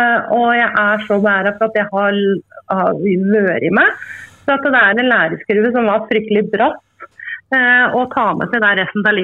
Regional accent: Innlandet, Norway; accent: Toten dialect; Nei, det for at vi kommer fra Toten og tvillinger da, sikkert.

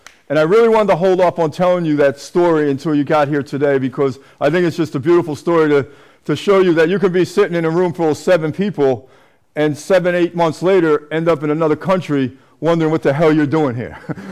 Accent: New York City, New York, United States; I was born in 1953 in New York City. My mother left me with black babysitters in Harlem during that period of time

